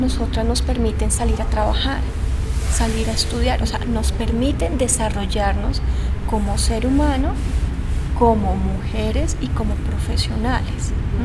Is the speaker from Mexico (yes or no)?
no; Colombia; como colombiana, como occidental musulmana